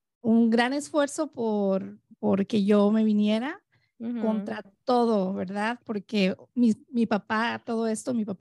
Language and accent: Spanish; Mexico; moved away; comenzamos como todos los que llegamos aquí de México, ¿verdad? A vivir juntos.